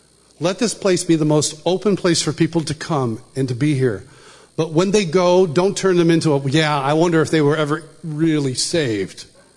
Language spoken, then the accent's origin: English; Marion, New York, United States; I've gone back to my hometown, little town, upstate New York, Marion, New York, 30 miles east of Rochester.